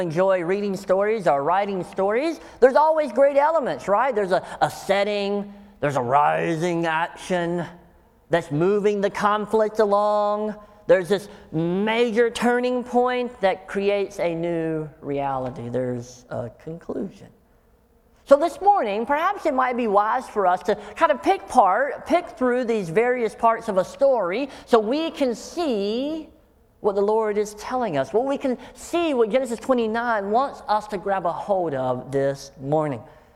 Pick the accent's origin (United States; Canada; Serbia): United States; the South; I grew up in the South, so we had all these sayings.